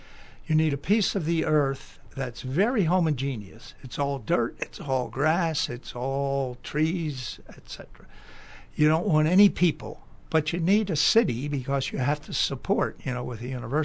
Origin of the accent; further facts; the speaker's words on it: Baltimore, Maryland, United States; I'm from Baltimore, Maryland.